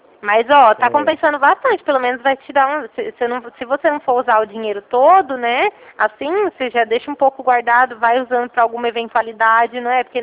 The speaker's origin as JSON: {"language": "Portuguese", "town": "Ribeirão Preto", "region": "São Paulo", "country": "Brazil", "said": "Eu sou de Ribeirão Preto."}